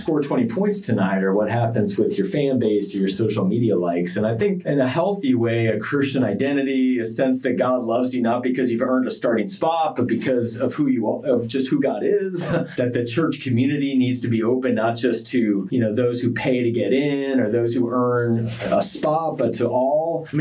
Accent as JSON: {"language": "English", "town": "Washington", "country": "United States", "tie": "born or raised there", "said": "I grew up near Washington, D.C., and in that time, times have changed"}